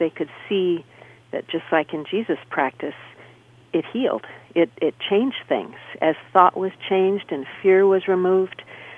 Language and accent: English; St. Louis, Missouri, United States; I grew up in St. Louis, Missouri